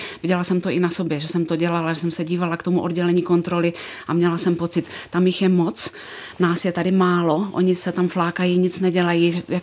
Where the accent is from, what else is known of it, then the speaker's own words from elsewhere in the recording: Brno, South Moravian Region, Czechia; Já jsem z Brna. Aha. Ale zároveň mám k tomu regionu zlínskému vazbu rodinnější. Můj otec byl ze Zlína, moje babička taky